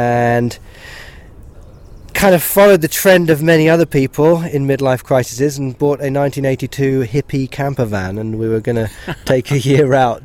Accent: London, United Kingdom; moved away as an adult; now in United States; Yeah, I grew up in and around London.

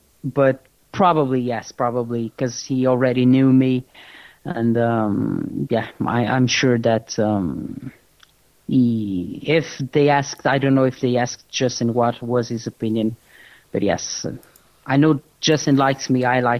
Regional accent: Azores, Portugal; yeah, I'm from the Azores Islands. I do podcasts too.

